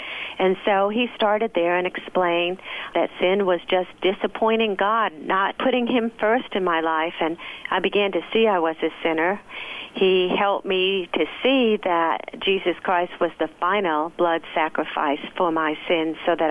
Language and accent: English; New England, United States; Before I moved to the South, I didn't have any idea. I grew up in New England, and just because of the area I grew up with wonderful people, a lot of Italian people, a lot of Roman Catholic people